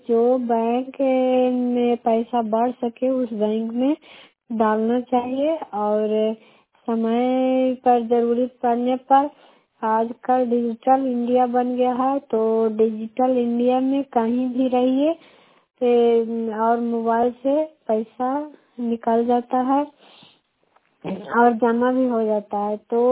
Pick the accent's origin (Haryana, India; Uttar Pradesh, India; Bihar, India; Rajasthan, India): Bihar, India; Badiha; मैं बडीहा गांव से हूँ, बोथा का पंचायत से, नरनौसा प्रखंड से, नालंदा जिला से।